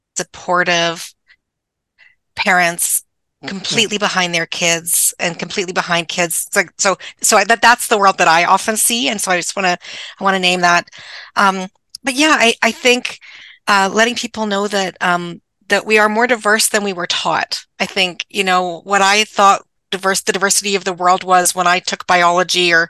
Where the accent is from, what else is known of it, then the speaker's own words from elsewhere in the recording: Edmonton, Alberta, Canada; I grew up here in Edmonton. And I've been sort of out and involved in queer community organizing in Edmonton for 30 years.